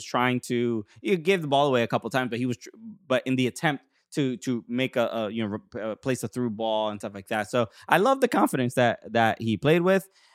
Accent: New York, United States; just as a New Yorker

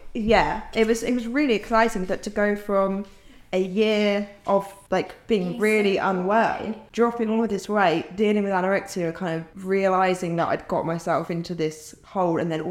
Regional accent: Northampton, East Midlands, United Kingdom; I'd been to London, so I'm from Northampton. I'd been to London maybe a handful of times.

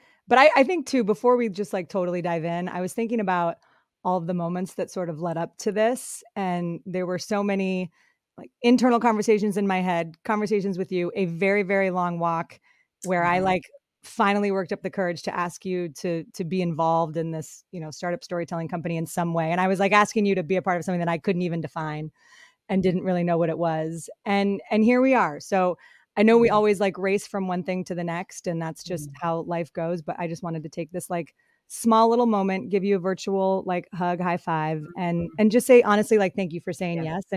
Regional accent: Colorado, United States; also born or lived in Michigan; now in San Francisco, United States; I live in San Francisco. I've got two young kids, an amazing husband named Chris. I grew up in Colorado and Michigan, went to Boston College

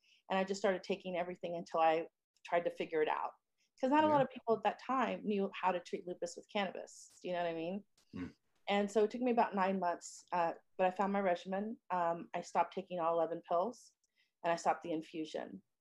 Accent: Texas, United States; I love Texas. I'm from Texas. My whole family's in Texas.

